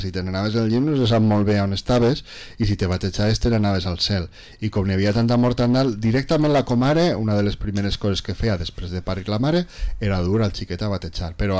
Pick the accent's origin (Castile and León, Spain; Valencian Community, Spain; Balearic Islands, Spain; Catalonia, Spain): Valencian Community, Spain; Vila-real; born there; jo sempre dic que jo vaig néixer a Vila Real, però me van dur a Castelló.